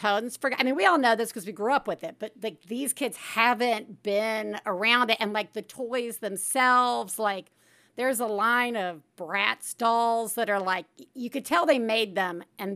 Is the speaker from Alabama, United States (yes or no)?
yes; Alabama, United States; I am from Alabama.